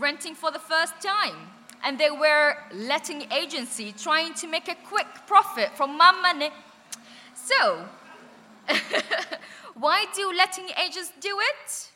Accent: Oman; So, I'm an international student, I'm from Oman, and when I moved out of university accommodation to rent a home for the first time

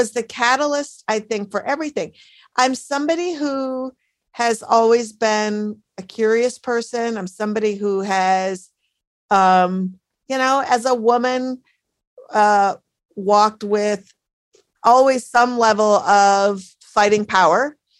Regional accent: Minneapolis, Minnesota, United States; now in Brooklyn, United States; When the book was finished, I wrote it back in my hometown of Minneapolis, and I was driving back to Brooklyn

